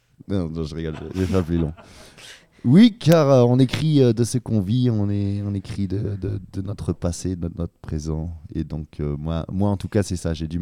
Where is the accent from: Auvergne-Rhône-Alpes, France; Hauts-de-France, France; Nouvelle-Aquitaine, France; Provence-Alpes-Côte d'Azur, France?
Hauts-de-France, France; parce que moi je viens du Nord-Pas-de-Calais, donc avec toute une histoire de lutte et de musique également.